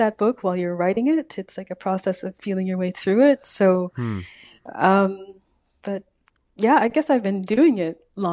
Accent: Calgary, Alberta, Canada; now in Vancouver Island, Canada; I'm from Calgary.

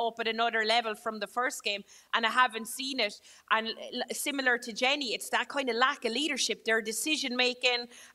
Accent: Limerick, Munster, Ireland; accent: Limerick; My Limerick accent does

